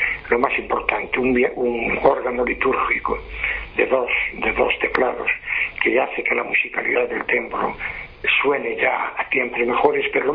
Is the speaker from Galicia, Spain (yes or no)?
yes; Muxía, Galicia, Spain; Yo hace unos días estaba allí, paseando por mi pueblo, visitando a la familia